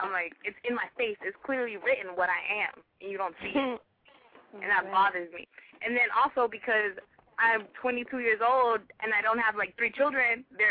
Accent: Miami, Florida, United States; born there; first language Spanish; English is a second language; It's funny because when I was born in Miami, Florida, so I grew up speaking mostly Spanish. When I went to school, I had to go to Esau because I had no idea what the fuck English was.

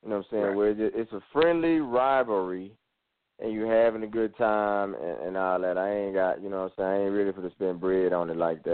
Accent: Texas, United States; Straight up just because I'm from Texas, I'm like, nope, they got to destroy them.

